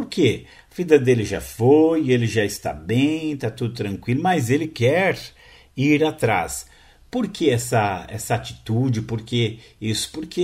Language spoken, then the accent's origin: Portuguese; São Vicente, São Paulo, Brazil; born there; contando a história da cidade onde eu nasci, que é São Vicente.